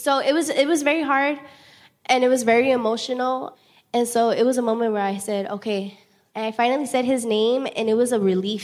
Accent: Los Angeles, California, United States; Yeah, I mean, growing up in South Central, I have been shot at before.

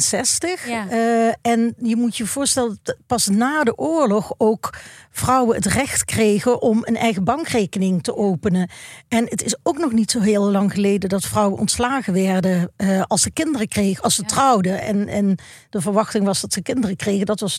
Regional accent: Maastricht, Limburg, Netherlands; ik ben opgegroeid in Maastricht. En Maastricht is best... was best een klassenmaatschappij.

